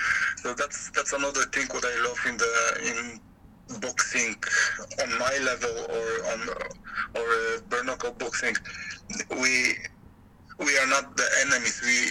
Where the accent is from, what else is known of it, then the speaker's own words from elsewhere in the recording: Poland; English is a second language; now in Norway; I'm Polish, but I came from Norway, so I was the first guy who represent Norway